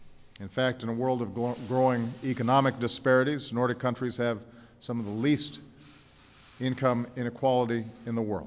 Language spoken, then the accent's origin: English; Illinois, United States; particularly in the Midwest, including my home state of Illinois.